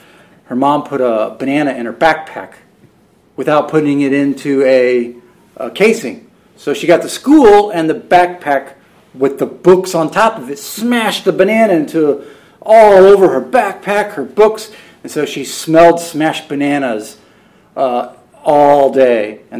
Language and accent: English; England, United Kingdom; You know, we're English, so that's what we do. We get angry.